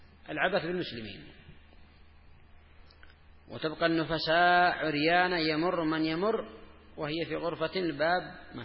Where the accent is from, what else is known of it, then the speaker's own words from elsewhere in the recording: Yemen; خاصة عندنا في اليمن في بعض المواطن